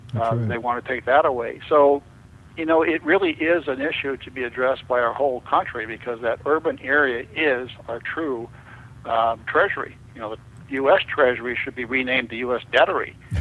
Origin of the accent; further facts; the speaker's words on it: Pocatello, Idaho, United States; born there; I was born in Pocatello, Idaho, and although I've spent most of my life in urban types of areas, I've been in and out of Idaho and Montana, Wyoming, Oregon, Washington all my life.